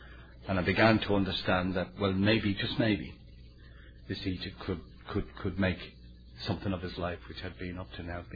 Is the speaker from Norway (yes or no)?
no; Dublin, Leinster, Ireland; now in United Kingdom; So even though I live in the UK, I'm very proud of being Irish and being from Dublin.